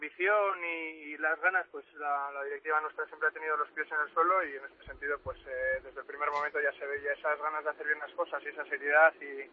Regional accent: Irún, Basque Country, Spain; moved away; cuando nos fuimos de Irún hace pues

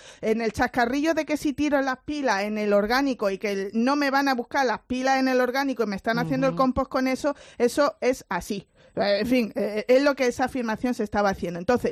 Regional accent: Andalusia, Spain; Yo que además, que soy de la Costa del Sol, mi reciclaje de plásticos y de cartones lo recoge el consorcio y lo lleva a Casares.

